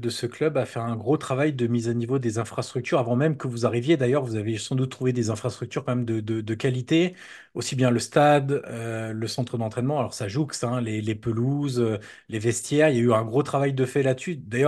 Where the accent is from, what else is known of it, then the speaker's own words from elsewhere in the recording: Auxerre, Burgundy-Franche-Comté, France; born there; je suis né à Auxerre et je le supporte donc je le connais très bien.